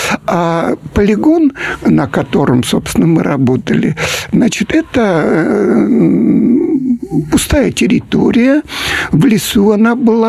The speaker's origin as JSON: {"language": "Russian", "town": "Syktyvkar", "region": "Komi Republic", "country": "Russia", "tie": "born or raised there", "said": "Я родился в Коми-ССР, вот, в городе Сыктывкаре. Там же, значит, закончил школу"}